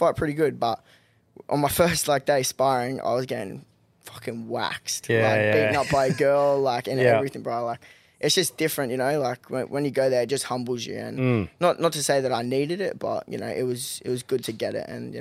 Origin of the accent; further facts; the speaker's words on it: Gold Coast, Queensland, Australia; also born or lived in Brisbane; Or no, I grew up on the Gold Coast.